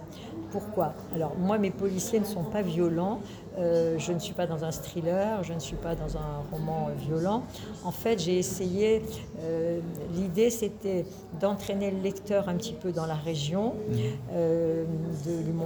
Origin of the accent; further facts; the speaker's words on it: Grand Est, France; born there; Alors moi, je suis née dans les Ardennes.